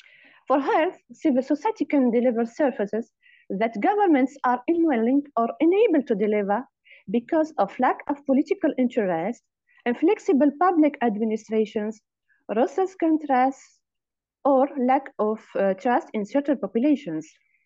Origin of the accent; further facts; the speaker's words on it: Tunisia; English is a second language; from Tunisia. I'm high technician in microbiology, specialized in the diagnosis of tuberculosis in Tunis.